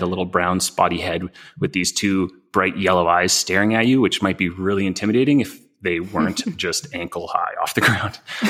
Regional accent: Nova Scotia, Canada; also born or lived in British Columbia; But I'm originally from Nova Scotia and spent a bunch of time in BC, and I love the coast.

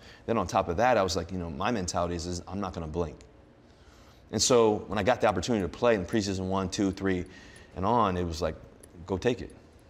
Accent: Richmond, Virginia, United States; And to know that I came from Richmond, Virginia, where everybody said I was too small

